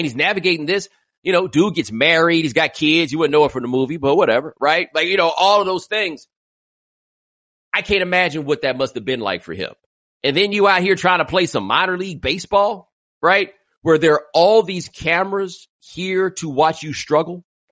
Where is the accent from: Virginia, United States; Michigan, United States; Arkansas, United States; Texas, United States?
Texas, United States; Houston; talking about I had a bias against the Bulls because I'm from Houston